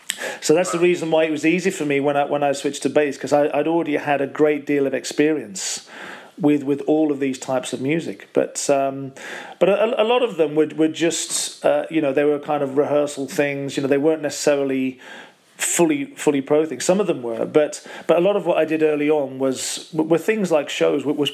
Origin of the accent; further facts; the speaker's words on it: Wolverhampton, West Midlands, United Kingdom; because I'm originally from the West Midlands. I'm from Wolverhampton.